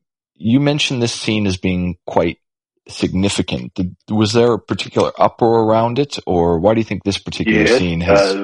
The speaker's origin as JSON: {"language": "English", "town": "Calgary", "region": "Alberta", "country": "Canada", "lives_now": "Australia", "said": "I'm Canadian. Before I came over here, I was from the prairies in Calgary"}